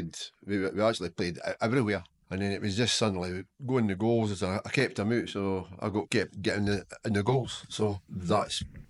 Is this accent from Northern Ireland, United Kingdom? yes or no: no; Prestonpans, Scotland, United Kingdom; born there; I was born in Preston Pans.